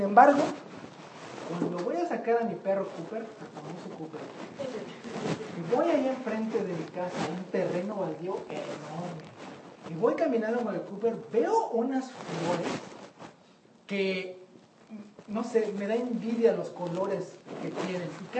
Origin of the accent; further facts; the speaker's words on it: Mexico City, Mexico; recuerdo cuando era niño, mis papás, vivimos en la Ciudad de México